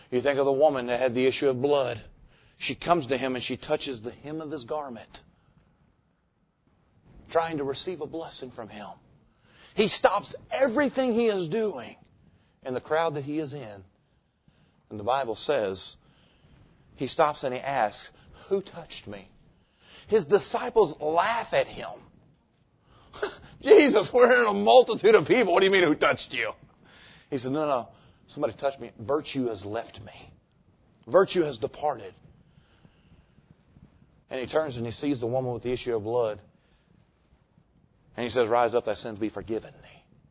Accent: Jacksonville, Florida, United States; Growing up in Jacksonville, the pastor of the church that I attended was saved

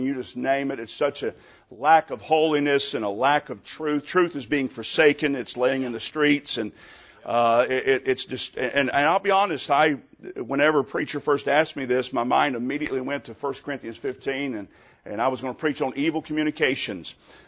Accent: Mid-South, United States; I was from the Mid-South and went to about 3,000 of them and got no meetings out of it.

